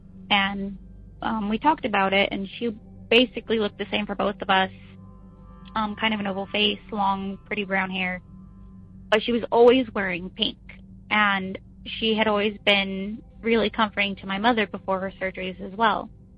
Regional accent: Idaho, United States; now in Kentucky, United States; from Kentucky. I'm originally from Idaho.

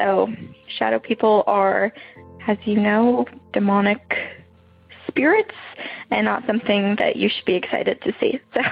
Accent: New England, United States; also born or lived in New Hampshire; I grew up in New England, so very haunted, a lot of paranormal activity happening in that part of the states.

